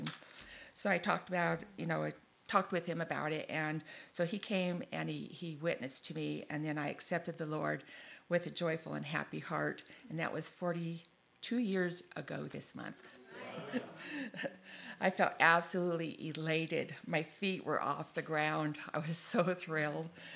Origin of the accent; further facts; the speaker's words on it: Tacoma, Washington, United States; I grew up in Tacoma, Washington as a second eldest and oldest girl in a family of six children.